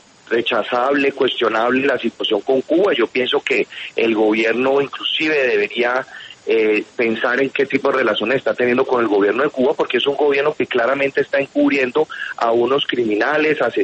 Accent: Colombia; somos nosotros los colombianos

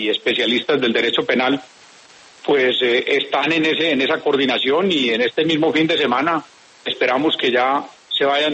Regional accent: Colombia; porque como colombiano, como ciudadano, como gobernador tengo que hacerlo

